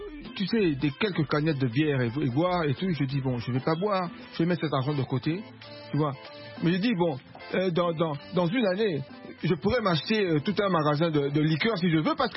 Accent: Lubumbashi, Haut-Katanga, DR Congo; Non, mais j'ai grandi à Lubumbashi.

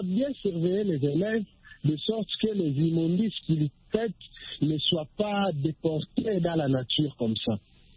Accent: Kinshasa, DR Congo; une grande ville de plus de 12 millions d'habitants, comme chez moi à Kinshasa

